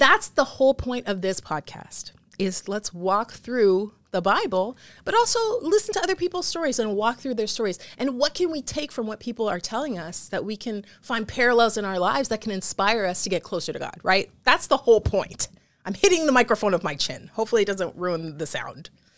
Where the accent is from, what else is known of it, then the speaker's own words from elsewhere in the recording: Ontario, Canada; now in United States; I was born and raised in Canada, in Ontario.